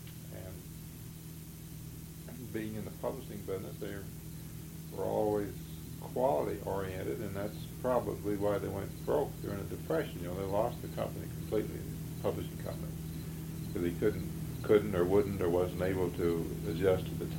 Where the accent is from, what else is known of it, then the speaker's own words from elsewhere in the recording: New York, United States; born there; I was born in New York State. My brother was born in Bend, Oregon.